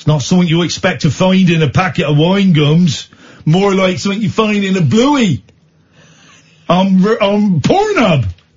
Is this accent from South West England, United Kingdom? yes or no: yes; South West England, United Kingdom; I'm from Somerset.